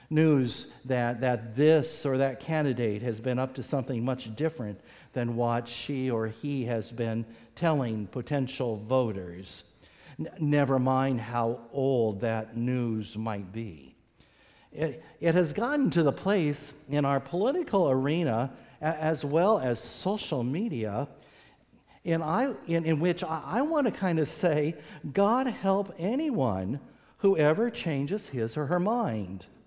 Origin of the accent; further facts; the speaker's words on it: United States; I'm going to kind of speak as an American